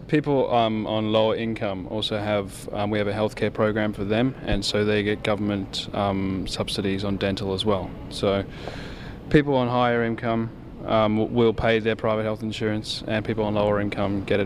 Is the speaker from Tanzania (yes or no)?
no; Adelaide, South Australia, Australia; Yeah, we are. We're all from Adelaide, Australia.